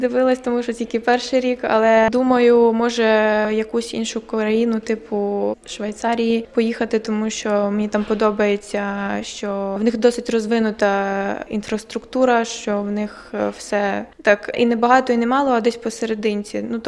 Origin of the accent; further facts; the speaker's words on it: Vinnytsia, Vinnytsia Oblast, Ukraine; now in Warsaw, Poland; я з Центральної України, з Вінниці. Потрапила в Польщу